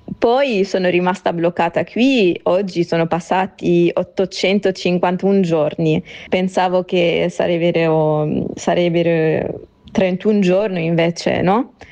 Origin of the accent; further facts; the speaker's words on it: Khan Yunis, Gaza Strip, Palestine; Io vengo da Khan Yunis, quindi il giro era sempre Khan Yunis Rafah o Khan Yunis Gaza.